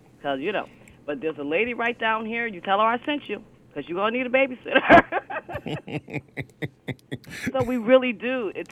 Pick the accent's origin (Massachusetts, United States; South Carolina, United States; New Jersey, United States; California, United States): Massachusetts, United States; Springfield; And I'm from Springfield, Massachusetts